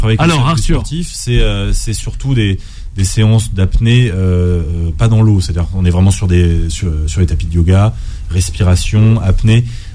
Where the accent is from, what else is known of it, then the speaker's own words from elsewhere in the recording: Nice, Provence-Alpes-Côte d'Azur, France; comme je pourrais le faire en mer chez moi à Nice par exemple.